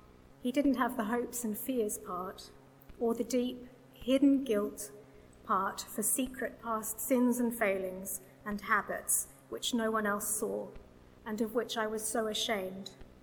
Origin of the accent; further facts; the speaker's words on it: Tasmania, Australia; moved away as an adult; now in Oxford, United Kingdom; I grew up in Tasmania. I moved to Oxford 10 years ago to work for the university